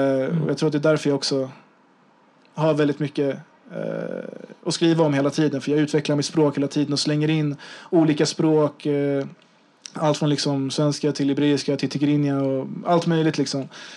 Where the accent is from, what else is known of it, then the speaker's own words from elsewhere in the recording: Sweden; Jag är ju svensk liksom